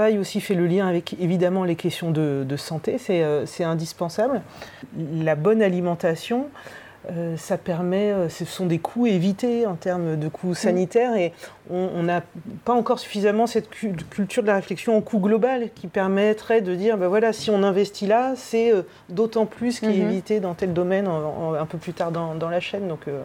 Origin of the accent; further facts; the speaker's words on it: Normandy, France; Alors forcément, je suis normande